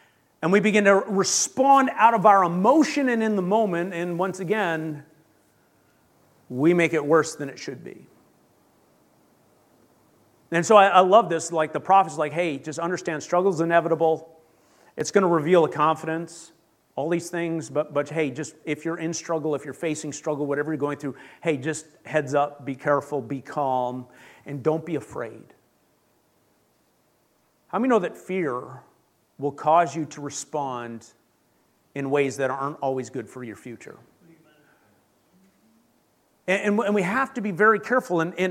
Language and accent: English; Canada; because I grew up in Canada, I learned French.